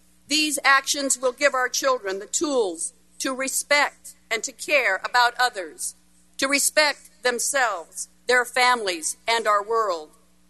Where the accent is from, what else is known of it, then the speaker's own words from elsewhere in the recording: Auburn, Washington, United States; For a small town kid growing up in Auburn, Washington, it is truly an honor to be with you today